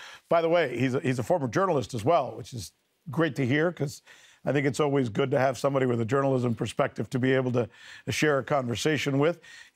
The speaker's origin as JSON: {"language": "English", "town": "Miami", "region": "Florida", "country": "United States", "tie": "born or raised there", "also_born_or_lived": "Cuba", "said": "I'm from Miami. I was born in Cuba. And because I was raised in Miami, I was always around Jews, right?"}